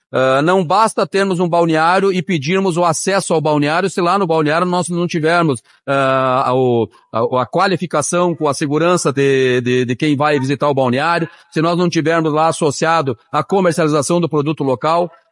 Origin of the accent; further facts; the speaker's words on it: Lagoa Vermelha, Rio Grande do Sul, Brazil; E poder trazer para a minha terra, para a nossa Lagoa Vermelha, para a nossa região, essa oportunidade de aprender